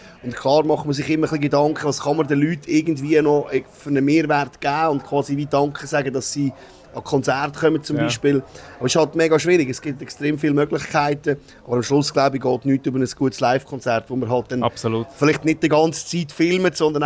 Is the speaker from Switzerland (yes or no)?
yes; Vitznau, Lucerne, Switzerland; Ich bin in Vitznau aufgewachsen, also wirklich 300-400 Meter von der Rigibahn entfernt.